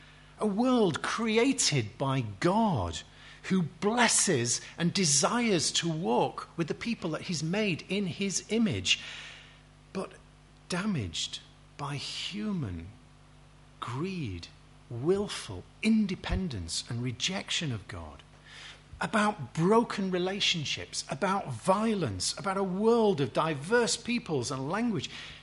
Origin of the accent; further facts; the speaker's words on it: Warrington, North West England, United Kingdom; I come from Warrington. It doesn't have a ring to it. I mean, it just shouts at you. Northern industrial town, Warrington.